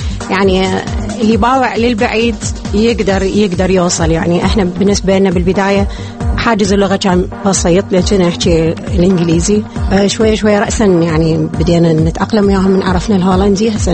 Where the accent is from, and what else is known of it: Iraq